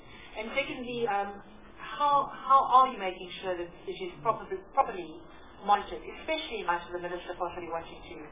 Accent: Eastern Cape, South Africa; Again, I'm from Eastern Cape.

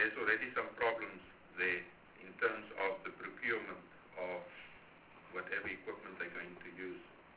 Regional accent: Northern Cape, South Africa; Because I'm from the Northern Cape, you know, I've got an interest in the whole development at Upington

